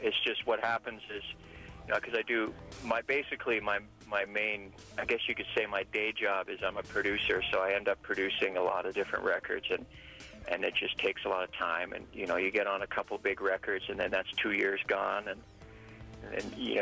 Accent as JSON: {"language": "English", "town": "Vancouver", "region": "British Columbia", "country": "Canada", "tie": "born or raised there", "said": "since I grew up in East Vancouver"}